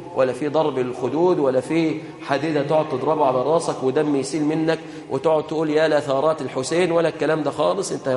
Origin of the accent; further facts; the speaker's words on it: Egypt; اللهم احفظ بلادنا مصر عزيزة قوية